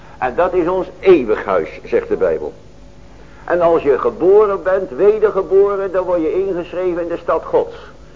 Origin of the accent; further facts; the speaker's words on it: Netherlands; Wij zijn Hollanders. Maar voor God zijn wij geen Hollanders.